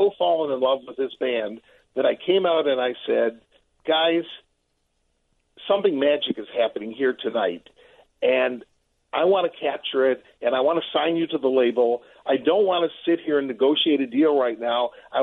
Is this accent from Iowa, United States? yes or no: no; Cincinnati, Ohio, United States; Lonnie comes from my hometown of Cincinnati.